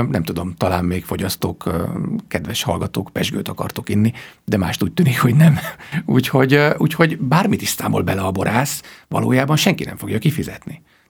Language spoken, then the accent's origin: Hungarian; Hungary; én magyar vagyok